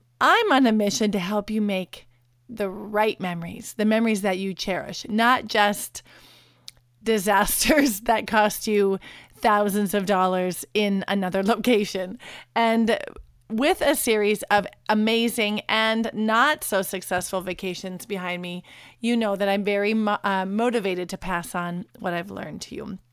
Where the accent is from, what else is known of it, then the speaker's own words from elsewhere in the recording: Williston, North Dakota, United States; brought to you today from my hometown of Williston, North Dakota.